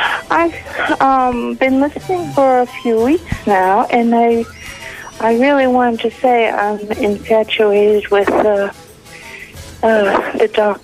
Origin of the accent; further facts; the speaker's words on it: Boston, Massachusetts, United States; Oh, no. I'm from Boston.